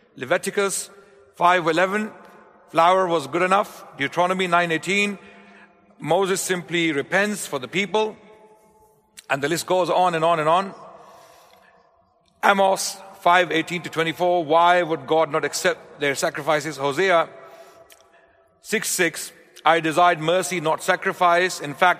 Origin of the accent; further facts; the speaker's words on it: London, United Kingdom; I'm from London. This time I traveled from Pakistan